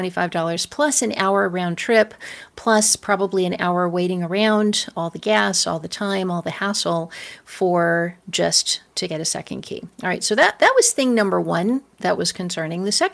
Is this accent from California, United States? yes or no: yes; Los Angeles, California, United States; But I am originally from Los Angeles, where no one buys American cars.